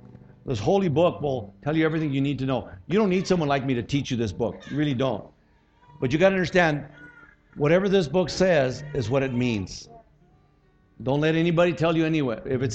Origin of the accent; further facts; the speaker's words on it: Texas, United States; born there; There's not as good as the Cowboys, but you know, I was born in Texas. It's in my blood.